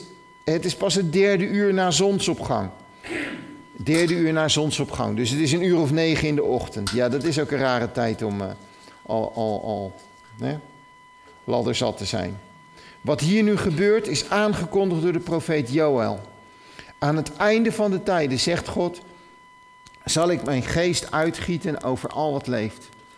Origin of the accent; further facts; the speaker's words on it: Rotterdam, South Holland, Netherlands; now in Groningen, Netherlands; Hoe kan het nou toch dat ik als Rotterdammer in één keer Gronings kan verstaan? Hoe is het mogelijk? Omdat ik hier al 22 jaar woon.